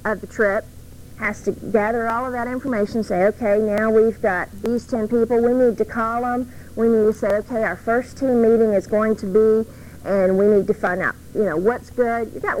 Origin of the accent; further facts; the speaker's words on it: the South, United States; at least where I'm from. We're from the South.